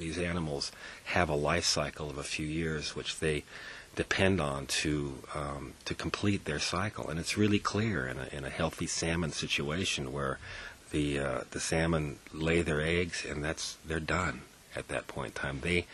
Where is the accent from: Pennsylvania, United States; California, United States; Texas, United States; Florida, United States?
California, United States; now in Oregon, United States; I know that you're being affected up here in Oregon. I come from the Bay Area, and the coho salmon down there